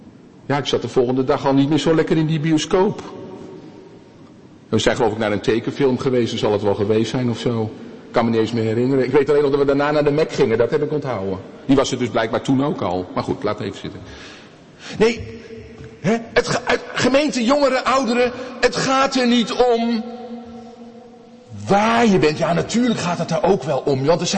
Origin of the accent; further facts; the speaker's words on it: Amsterdam, North Holland, Netherlands; Ik ben geboren in Amsterdam. En ik groeide op aan de rand van die stad.